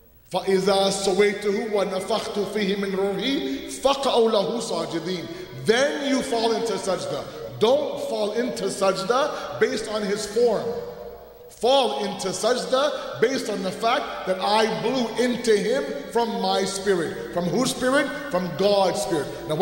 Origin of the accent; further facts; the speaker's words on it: Toronto, Ontario, Canada; I remember growing up in Toronto